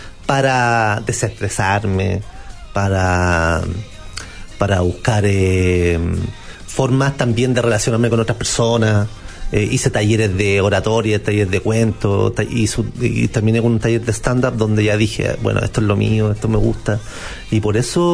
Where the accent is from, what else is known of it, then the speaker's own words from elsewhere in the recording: San Antonio, Valparaíso, Chile; now in Santiago, Chile; yo soy de Puerto San Antonio, me vine a estudiar acá a Santiago